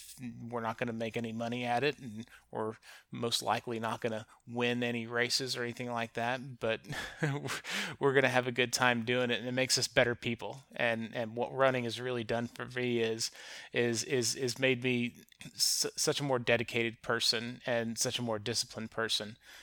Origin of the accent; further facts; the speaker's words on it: the Ozarks, United States; We're from the Ozarks, so that can be confusing.